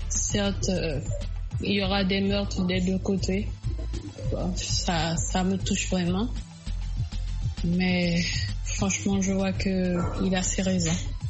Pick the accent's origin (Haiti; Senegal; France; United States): Haiti; moved away; je suis haïtienne et la situation dans laquelle se trouve mon pays m'a poussée à voyager vers l'étranger